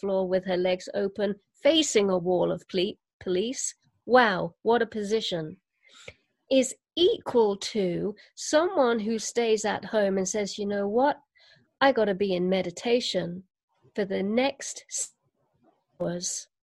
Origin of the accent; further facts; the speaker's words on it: United Kingdom; and of course I'm British